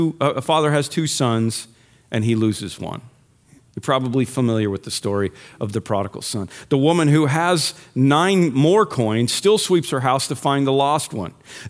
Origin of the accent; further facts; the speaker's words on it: Illinois, United States; Remember, I'm from Illinois, not Colorado.